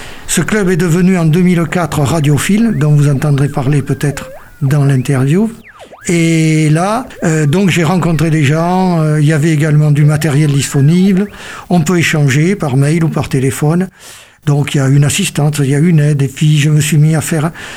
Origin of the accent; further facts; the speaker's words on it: Bordeaux, Nouvelle-Aquitaine, France; je suis bordelais, je suis né à Bordeaux à une époque où les mamans pouvaient accoucher à la maison. Donc pour ceux qui connaissent, je suis né près de la place de la Victoire, donc vous voyez c'est un peu le centre-ville.